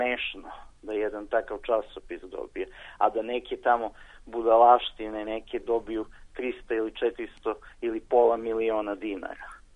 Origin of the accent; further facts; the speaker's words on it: Negotin, Bor District, Serbia; baš najviše zbog toga što recimo dolazimo iz Negotina.